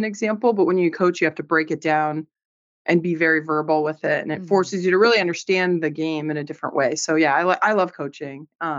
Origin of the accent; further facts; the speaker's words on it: Pasadena, California, United States; I grew up playing hockey in Pasadena.